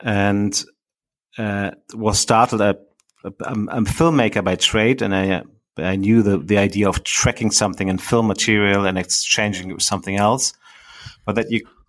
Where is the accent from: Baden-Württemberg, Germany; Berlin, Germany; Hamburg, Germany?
Berlin, Germany; I grew up in Berlin myself, and I've been here when the Berlin Wall came down on it.